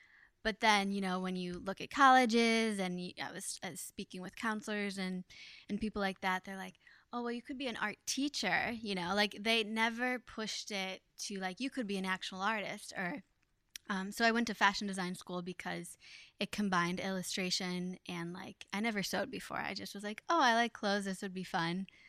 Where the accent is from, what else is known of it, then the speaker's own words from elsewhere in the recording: Ohio, United States; So I like growing up in Ohio because it wasn't so busy. You got to kind of like be with your thoughts more than in New York.